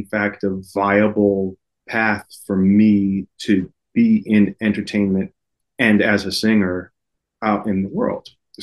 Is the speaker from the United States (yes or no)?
yes; Detroit, Michigan, United States; Did. I was born in Detroit.